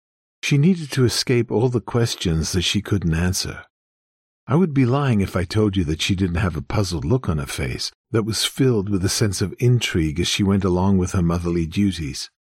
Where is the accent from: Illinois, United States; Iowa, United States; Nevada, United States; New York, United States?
New York, United States; Yonkers; I grew up in South Yonkers, New York, a fairly large city with a closely knit Jordanian community within a melting pot of ethnicities. I was raised in a Christian household with my parents, brother, and 3 sisters.